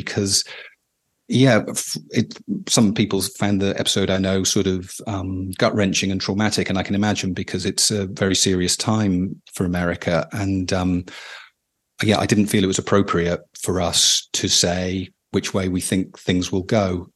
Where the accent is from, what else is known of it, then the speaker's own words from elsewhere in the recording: United Kingdom; especially as a British person